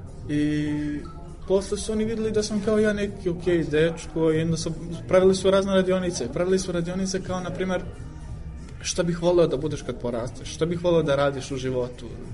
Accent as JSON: {"language": "Serbian", "region": "Belgrade", "country": "Serbia", "said": "imam 27 godina, dolazim iz Beograda i radim sada trenutno u Stratištu"}